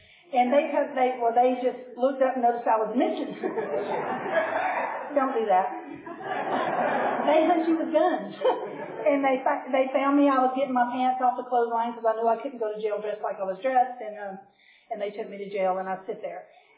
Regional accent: Southern United States, United States; I mean, I'm from the South. I'm polite, and I nod, and I smile

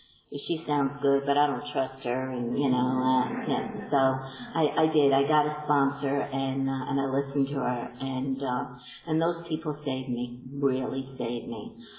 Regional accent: Long Island, New York, United States; obviously I'm from Long Island, and I joined the Green Lawn Village group in Huntington, Long Island.

